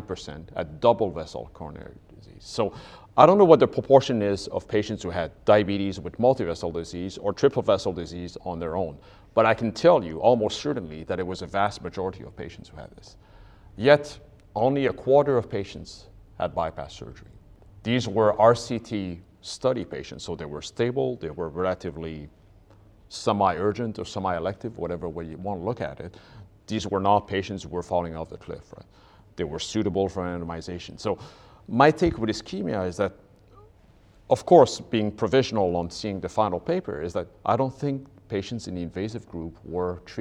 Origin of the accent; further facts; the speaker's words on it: Ottawa, Ontario, Canada; from Ottawa, Canada